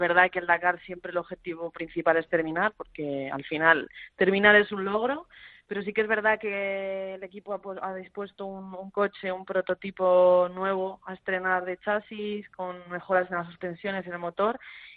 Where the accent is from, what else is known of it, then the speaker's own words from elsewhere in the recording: Burgos, Castile and León, Spain; Burgos, mi tierra